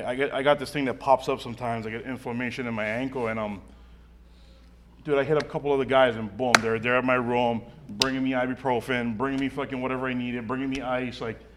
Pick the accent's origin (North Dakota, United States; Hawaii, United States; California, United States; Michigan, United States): Hawaii, United States; now in Oregon, United States; I moved from Hawaii, bro. Who the fuck would think a Hawaiian guy moves from Hawaii to Oregon, you know?